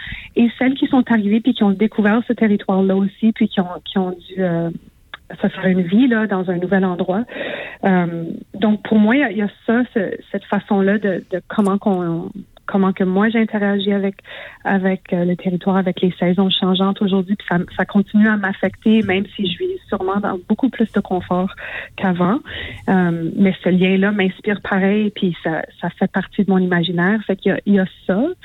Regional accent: Manitoba, Canada; Je suis métisse de la Rivière-Rouge, du Manitoba et maintenant québécoise d'adoption.

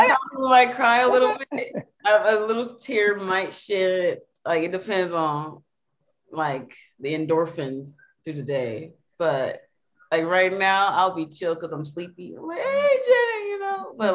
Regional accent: Georgetown, Demerara-Mahaica, Guyana; also born or lived in South Central Los Angeles; now in Los Angeles, United States; What's up? … I'm from Georgetown, Guyana, but South Central native.

